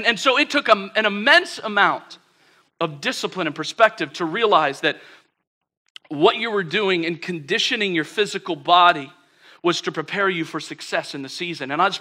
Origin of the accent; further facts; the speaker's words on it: Ohio, United States; this was the time of year where I grew up in Ohio.